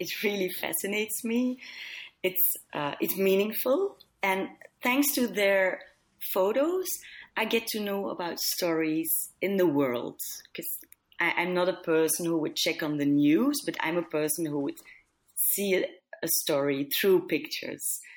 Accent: Belgium; English is a second language; So I thought, wow, National Geographic just shoots next to my hometown.

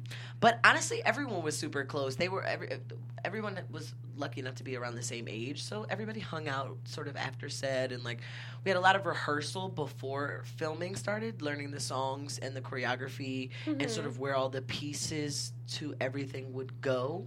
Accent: Philadelphia, Pennsylvania, United States; I am from Philly

